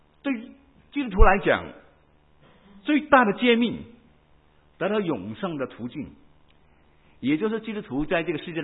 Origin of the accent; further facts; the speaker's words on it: Hong Kong; 跟他们因为我是香港来的嘛，